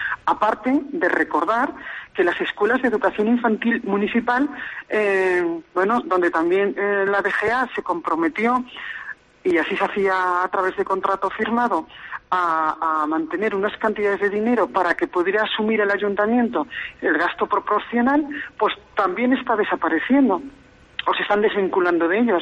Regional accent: Teruel, Aragon, Spain; que somos todos de Teruel y pretendemos lo mejor para nosotros

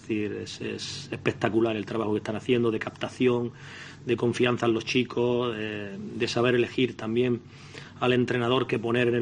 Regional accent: Andalusia, Spain; como decimos en Andalucía, ¿no? Yo soy andaluz

